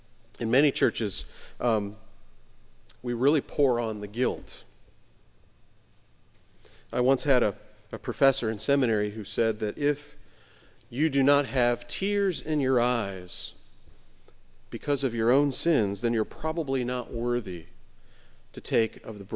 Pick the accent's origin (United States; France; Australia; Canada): United States; St. Louis, Missouri; I grew up in St. Louis, and I saw the Arch all the time.